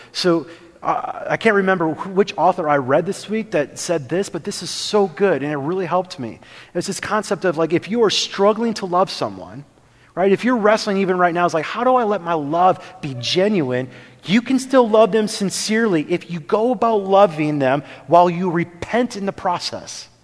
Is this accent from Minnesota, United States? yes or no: yes; Minnesota, United States; Now, like growing up in Minnesota, I don't know if you ever heard this phrase, Minnesota nice.